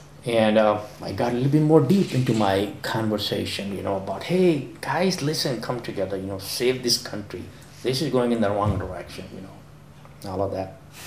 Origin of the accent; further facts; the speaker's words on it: Madison, Wisconsin, United States; You know, I'm from Madison, he's from Milwaukee.